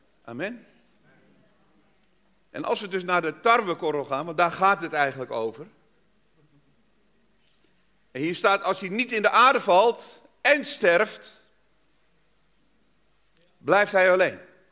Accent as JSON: {"language": "Dutch", "town": "Amsterdam", "region": "North Holland", "country": "Netherlands", "said": "Ik kom uit Amsterdam, ik durf het hier te zeggen, ook al bent u niet van Amsterdam."}